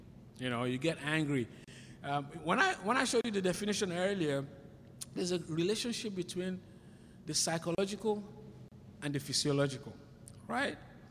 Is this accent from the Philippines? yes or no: no; Nigeria; I'm from Nigeria. I love my country. My family is back there.